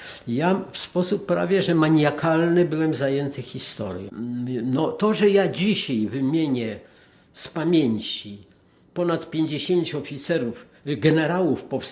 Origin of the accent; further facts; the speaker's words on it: Warsaw, Masovian Voivodeship, Poland; Mieszkaliśmy w Warszawie, w Warszawie się urodziłem.